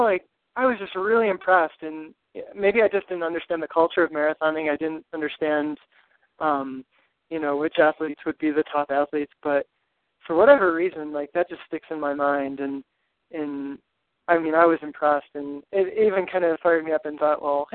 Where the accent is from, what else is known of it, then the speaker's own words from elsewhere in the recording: Rochester, New York, United States; You know, I grew up in Rochester, New York, so it's not that far away from the race.